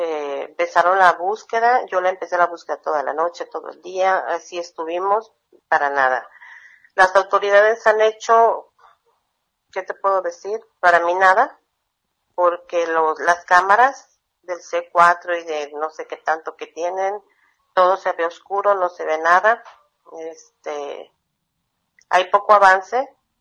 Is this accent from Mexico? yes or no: yes; Guadalajara, Jalisco, Mexico; Yo soy de Guadalajara y mi familia vive en Guadalajara, yo vivo aquí con mis hijos aquí nacieron y con mi esposo, pero toda mi familia vive en Guadalajara.